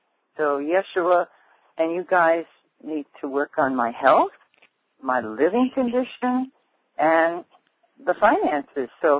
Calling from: Iowa, United States; I am calling from Iowa.

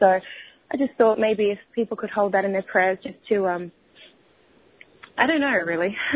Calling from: Australia; I'm calling from the Golden Shores of Australia this morning.

